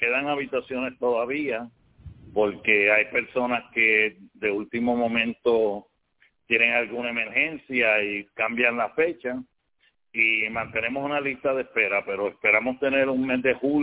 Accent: Puerto Rico; porque somos familias puertorriqueñas sirviendo a otras familias del mundo.

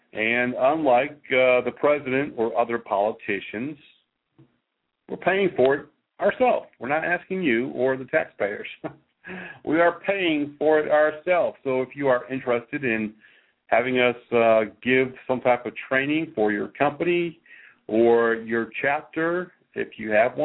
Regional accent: Connecticut, United States; We'll also be going to Hartford, Connecticut, my home state, coming up in the next few months.

